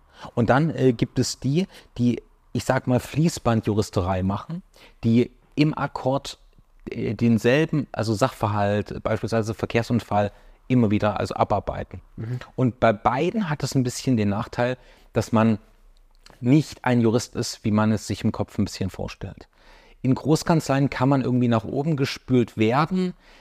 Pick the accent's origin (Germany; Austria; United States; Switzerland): Germany; Leipzig, Saxony; in der Stadt, die ich liebe und wo ich aufgewachsen bin und wo auch meine Eltern und meine Familie wohnen, in Leipzig.